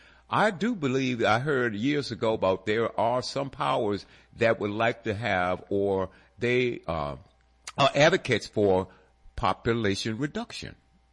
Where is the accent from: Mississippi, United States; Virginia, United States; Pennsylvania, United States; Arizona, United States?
Virginia, United States; Richmond; I haven't been gone for out of my home state and town here, RVA, for so many years.